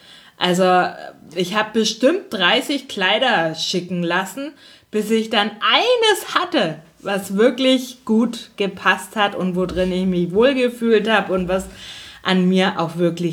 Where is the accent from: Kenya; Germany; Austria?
Germany; Nuremberg, Bavaria; also wir sind ja aus Nürnberg, ne?